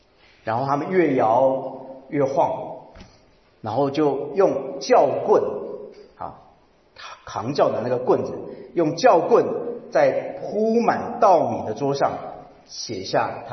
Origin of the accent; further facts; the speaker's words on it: Chiayi, Chiayi County, Taiwan; 我小时候在台湾嘉义，那是我的老家，我外祖父外祖母他们的庭院啊，四合院